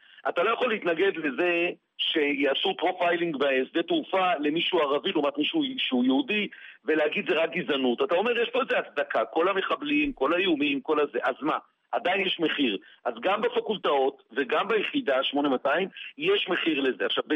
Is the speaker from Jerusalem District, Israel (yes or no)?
no; Bat Yam, Tel Aviv District, Israel; אני אשכנזי, אני לא בא בשם המזרחיים, אני לא מזרחי, גדלתי במשפחה אשכנזית, אומנם בבת ים, באלי כהן, ג'סי כהן וכו' וכו', אבל וכולם, ואני נתפס כמרוקאי, אבל אני ממש אשכנזי